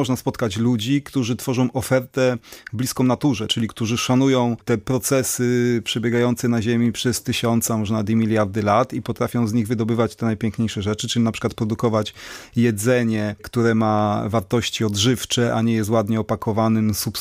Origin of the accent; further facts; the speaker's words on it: Łódź, Łódź Voivodeship, Poland; jestem takim łodzianinem, który mieszkał w okolicach, w Kolumnie, w lesie, ale dopiero jak skończyłem 25 lat, to zamieszkałem na stałe w Łodzi